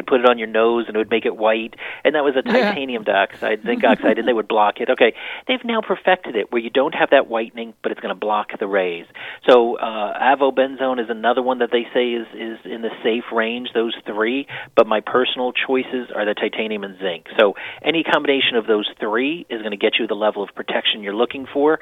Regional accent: Florida, United States; I'm from Florida, you know, Miami, Fort Lauderdale

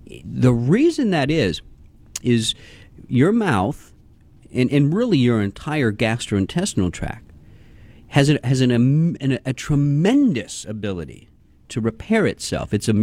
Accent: Houston, Texas, United States; Coming out of Texas, I grew up in Houston, went to Kingwood High School

